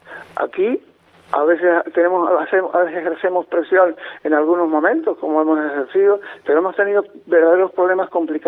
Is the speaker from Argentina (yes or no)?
no; Canary Islands, Spain; para mi tierra, para la Isla del Hierro